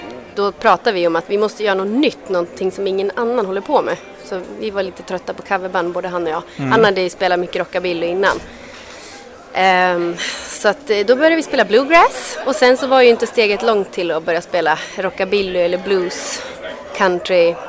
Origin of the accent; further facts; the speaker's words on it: Torsåker, Gävleborg County, Sweden; now in Falun, Sweden; jag kommer från, faktiskt från Gästrikland från början, Torsåker. Mm. Men sen har jag bott i Falun i 10 år snart. Och, så det är Falun-trakten, Enviken.